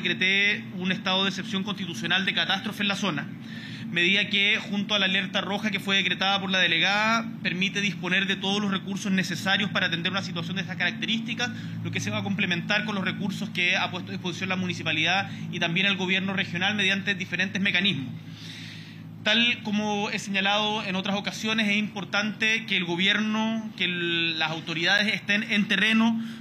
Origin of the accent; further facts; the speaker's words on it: Chile; como Chile, como chilenos, chilenas